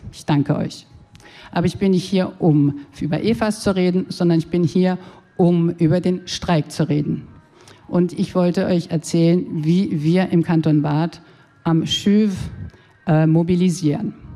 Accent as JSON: {"language": "German", "town": "Freiburg", "region": "Baden-Württemberg", "country": "Germany", "moved": "as an adult", "lives_now": "Lausanne, Switzerland", "said": "ich komme aus Deutschland, aus Freiburg und vor über 30 Jahren habe ich den Schwarzwald gegen den Genfer See ausgetauscht und ich wohne und arbeite seitdem in Lausanne."}